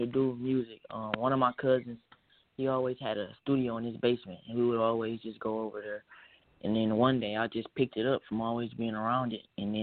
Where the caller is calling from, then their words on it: Detroit, Michigan, United States; I'm calling from Detroit, at home in Detroit, not going outside, staying away from everybody.